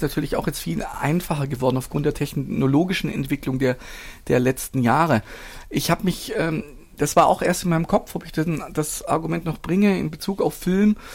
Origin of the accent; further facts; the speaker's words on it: Baden-Württemberg, Germany; now in Berlin, Germany; da war ich in Bielefeld und war da sehr aktiv in einer Radiogruppe, im AJZ, einer freien Radiogruppe, aber seit 12 Jahren wohne ich in Berlin. Und ursprünglich komme ich aus Schwaben, das sage ich auch in Berlin.